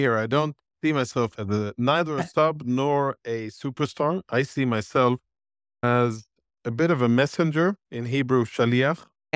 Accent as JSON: {"language": "English", "town": "Malmo", "region": "Skåne", "country": "Sweden", "tie": "born or raised there", "said": "And I'll be speaking in a few other cities in Sweden as well, Gothenburg and Malmo, of course, my hometown."}